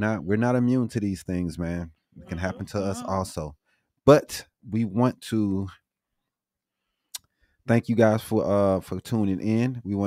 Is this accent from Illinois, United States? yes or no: yes; Illinois, United States; I'm from Illinois, but I'm from the St. Louis area.